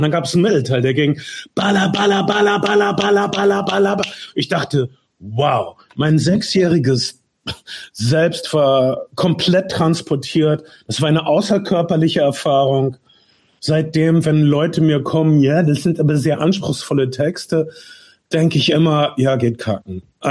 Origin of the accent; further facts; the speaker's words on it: North Rhine-Westphalia, Germany; Und ich bin in Nordwestfalen aufgewachsen